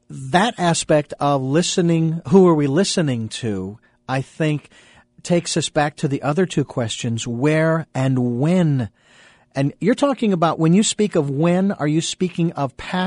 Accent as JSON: {"language": "English", "town": "Phoenix", "region": "Arizona", "country": "United States", "tie": "born or raised there", "said": "I was born and raised in Phoenix, and I know where Sedona is, and I've been there many times."}